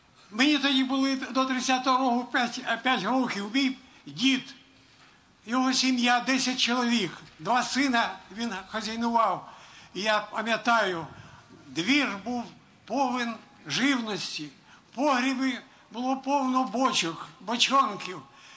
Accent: Donbas, Ukraine; я з Донбасу, 2 роки тому, я добре знаю, що там проходило, що там відбувалося за 65 років життя і роботи на Донбасі.

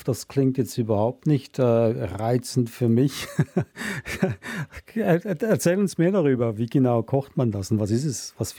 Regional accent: Switzerland; ich komme aus der Schweiz, das hört man wahrscheinlich.

